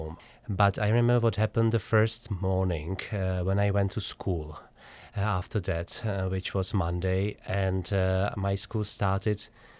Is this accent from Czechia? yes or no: yes; Prague, Czechia; I grew up in Prague. Uh-huh. I was born in Prague.